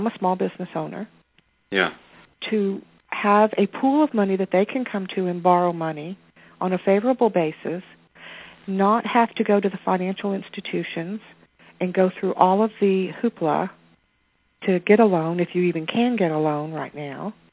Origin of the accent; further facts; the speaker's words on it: Arkansas, United States; I think I told you guys that I was from Arkansas. Now, Arkansas is the home of Walmart.